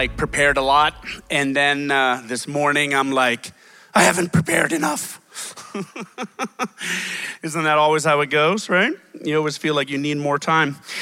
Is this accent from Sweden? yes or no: yes; Sweden; as Brenda said. I'm from Sweden, born and raised, and I'm a pastor's son.